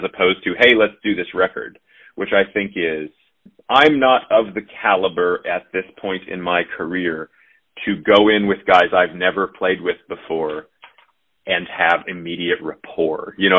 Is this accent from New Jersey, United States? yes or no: no; Kansas City, Missouri, United States; It's strange because I grew up in Kansas City, but when I was in Kansas City, I wasn't really doing this, and it's awesome that you're kind of hometown.